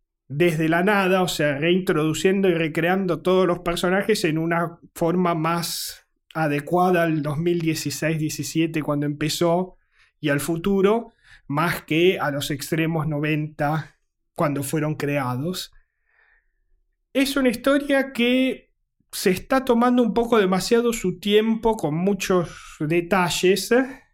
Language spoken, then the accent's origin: Spanish; Italy; yo en algún momento en mi infancia en Italia vi más o menos todas las películas que fueron saliendo